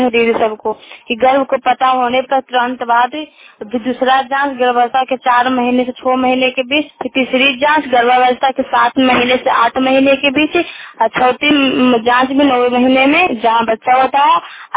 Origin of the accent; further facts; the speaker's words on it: Bihar, India; मेरे रंजला की निवासी हूँ, हरनौत प्रखंड की हूँ।